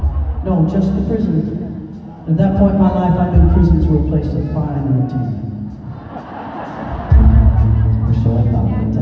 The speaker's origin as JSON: {"language": "English", "town": "Leavenworth", "region": "Kansas", "country": "United States", "tie": "born or raised there", "said": "I come from Leavenworth, Kansas, and when you hear Leavenworth, sometimes you think of prisons. I grew up with 5 prisons within 20 miles of me. It was part of the life there."}